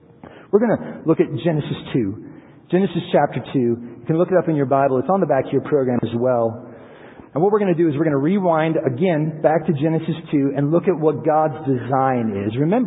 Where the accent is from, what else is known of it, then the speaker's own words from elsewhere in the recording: United States; But we're from America, so there's some interest in America and how things work, especially in West Africa.